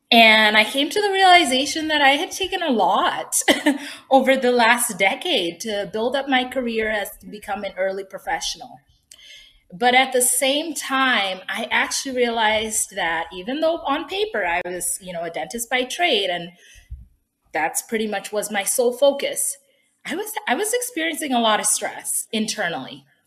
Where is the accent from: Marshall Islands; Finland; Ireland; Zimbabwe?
Zimbabwe; now in United States; For those that may not know, I am actually an immigrant. I am originally from Zimbabwe. And so I'm well accustomed to transitions. I moved to the United States in the early 2000s.